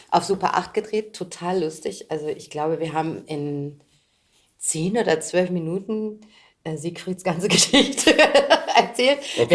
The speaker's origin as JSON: {"language": "German", "town": "Göttingen", "region": "Lower Saxony", "country": "Germany", "lives_now": "Berlin, Germany", "said": "ich komme ja aus Göttingen"}